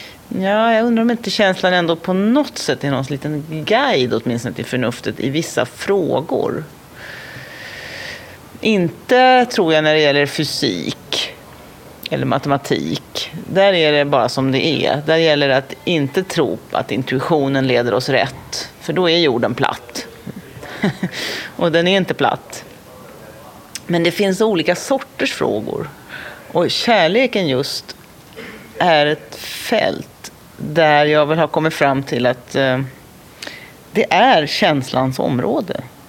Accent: Stockholm, Stockholm County, Sweden; Jag växte upp i Tensta, en förort till Stockholm. I ett radhusområde där. Ett radhus som min pappa hade byggt själv.

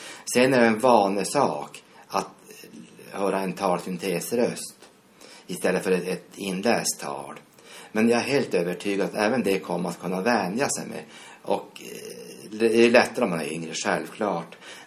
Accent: Piteå, Norrbotten County, Sweden; Nu kan jag bara läsa Piteå-tidningen när jag är hemma i Piteå.

